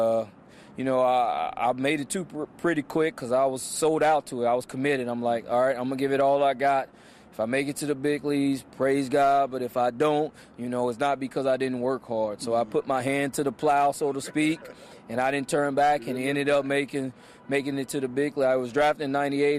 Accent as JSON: {"language": "English", "region": "Louisiana", "country": "United States", "tie": "born or raised there", "also_born_or_lived": "Mobile, Alabama", "said": "Yeah, I was born in Mobile, Alabama, and was there a little time and really grew up in Louisiana, though. Mm-hmm. I really was raised in Louisiana, so I'm a country boy down south"}